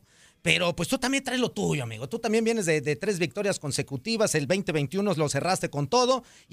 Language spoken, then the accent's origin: Spanish; Mexico; nosotros los mexicanos, amigo, y no me vas a dejar mentir, estamos hechos de retos.